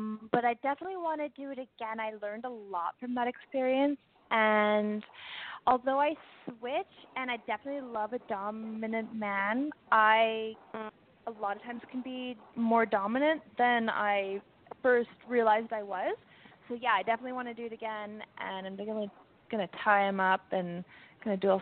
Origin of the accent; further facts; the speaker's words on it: Canada; I'm from Canada